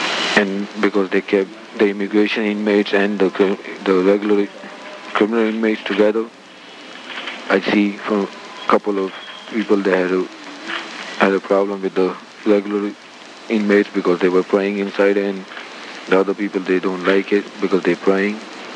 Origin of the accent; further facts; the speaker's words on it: Pakistan; I'm from Pakistan.